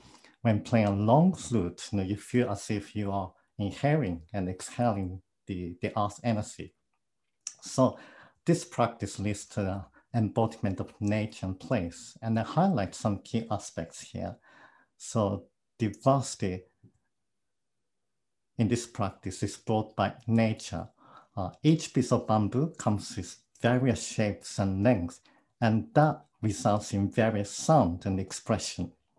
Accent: Japan; English is a second language; now in Hong Kong; from Japan, but I live in Hong Kong.

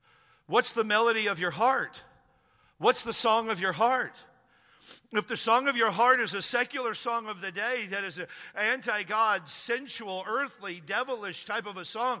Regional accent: Dallas, Texas, United States; I grew up in South Dallas, which I was the only white kid in the whole community

